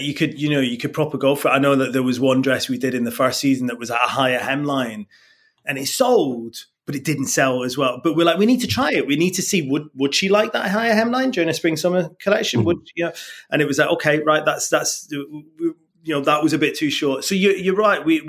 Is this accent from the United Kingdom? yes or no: yes; Preston, North West England, United Kingdom; born there; I was born in Preston, do you know what I mean?